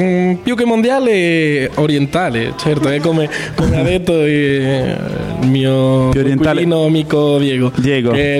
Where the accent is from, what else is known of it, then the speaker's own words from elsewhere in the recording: Andalusia, Spain; Italian is a second language; a Granada, che è vicino al mio paese, dove io studio anche, vicino al mio paese